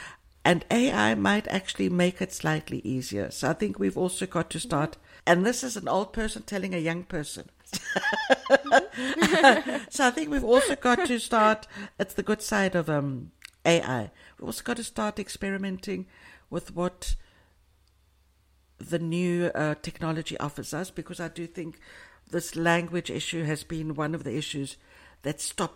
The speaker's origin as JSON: {"language": "English", "country": "South Africa", "tie": "born there", "said": "I'm South African born during the years of apartheid"}